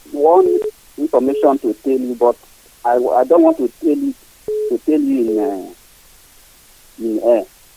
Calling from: Masaba, Nigeria; I'm calling you from Masaba. That's where my born sit.

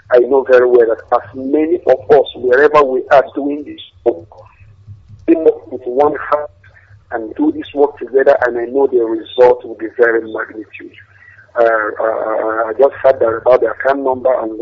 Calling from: Niger State, Nigeria; in America. I'm calling from the Niger State.

